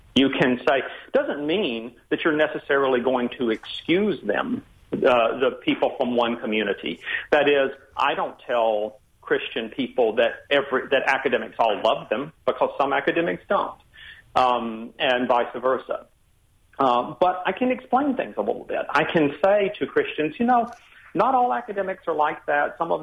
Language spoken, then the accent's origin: English; Alabama, United States; You know, I grew up in Alabama and didn't have a completely typical upbringing for someone of my generation. For instance, we were not really a religious family. But I know that world.